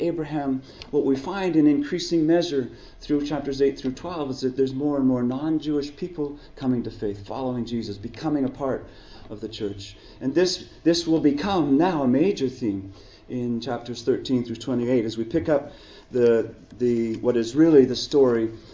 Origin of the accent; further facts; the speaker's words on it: Western Canada, Canada; I'm from Canada. So, I'm from the western part of Canada, by the way.